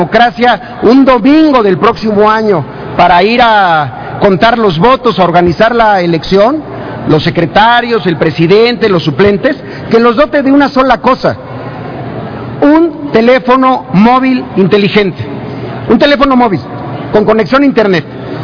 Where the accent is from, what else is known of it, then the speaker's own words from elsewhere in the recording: Chiapas, Mexico; Yo soy de Chiapas, ustedes lo saben